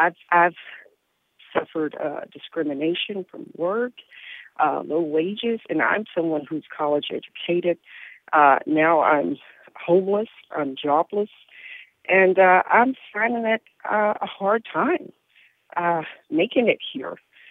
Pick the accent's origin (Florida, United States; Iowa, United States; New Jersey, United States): Florida, United States; Jacksonville; I'm an African-American in my 30s, and I am from Jacksonville, but we, having recently moved back down to Jacksonville